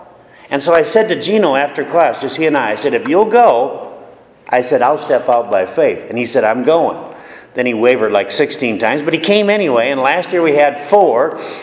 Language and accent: English; Minnesota, United States; I'm a Midwesterner, you know that? I grew up in Minnesota, little town in southern Minnesota, and I love the Midwest.